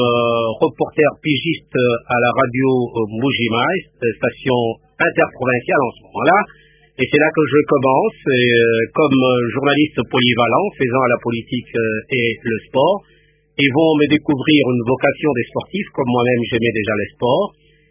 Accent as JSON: {"language": "French", "region": "Katanga", "country": "DR Congo", "tie": "born there", "said": "Je suis né au Katanga"}